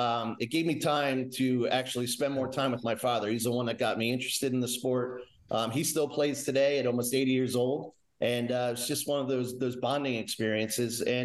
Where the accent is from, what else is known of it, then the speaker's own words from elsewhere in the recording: Pitman, New Jersey, United States; From South Jersey, specifically Pittman, New Jersey, and I have an older sister who's 5 years older than me.